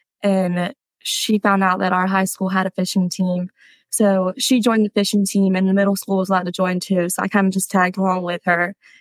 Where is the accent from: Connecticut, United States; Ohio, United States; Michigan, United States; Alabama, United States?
Alabama, United States; Fairhope; I grew up in Fairhope, Alabama, on the water.